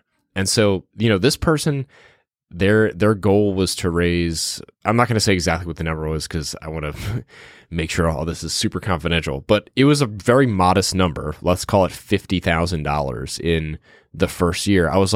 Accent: New Orleans, Louisiana, United States; going back to my hometown of New Orleans. I had my grandma host an event for us.

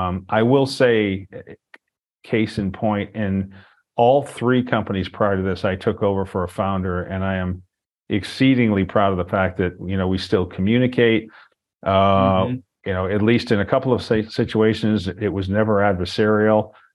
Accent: New England, United States; And I'm from New England originally, and there was a time when the greater Boston area was considered the mecca of tech before even Silicon Valley.

